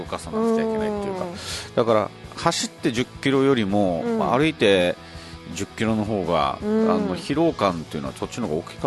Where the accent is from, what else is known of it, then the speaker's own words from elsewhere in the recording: Okinawa City, Okinawa, Japan; 私は出身沖縄市なんですけども、